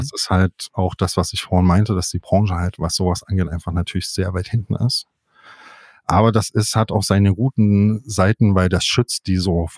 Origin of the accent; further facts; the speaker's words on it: Jena, Thuringia, Germany; Ich bin in Jena aufgewachsen, zur Schule gegangen, habe dort Abi gemacht. Und bin dann weg, das ist eine schöne Stadt, aber halt mit so 100.000 Einwohnern in einem Talkessel gelegen